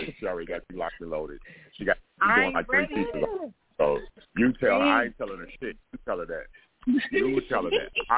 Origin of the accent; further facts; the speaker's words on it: California, United States; now in Houston, United States; Okay, I got to admit, I'm from California. I've only been here 3 years.